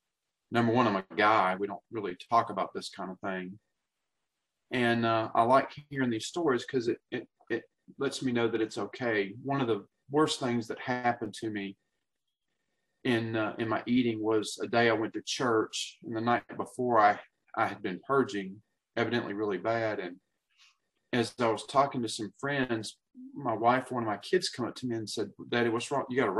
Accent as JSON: {"language": "English", "town": "Atlanta", "region": "Georgia", "country": "United States", "said": "from Atlanta."}